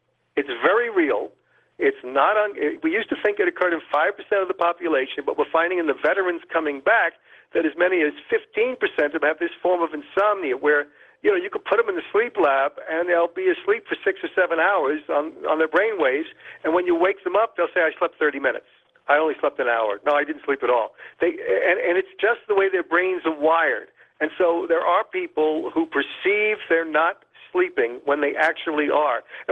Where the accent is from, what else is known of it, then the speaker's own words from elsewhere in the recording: New York City, New York, United States; although I was growing up in New York City at the time